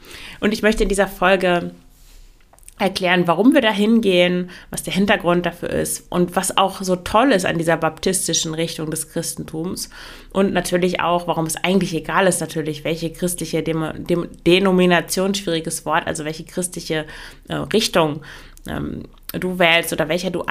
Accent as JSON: {"language": "German", "region": "Lower Saxony", "country": "Germany", "said": "Und das war in meiner katholischen Familie, da waren alle katholisch. Ich komme ja aus dem Emsland, da gibt es kaum Protestanten."}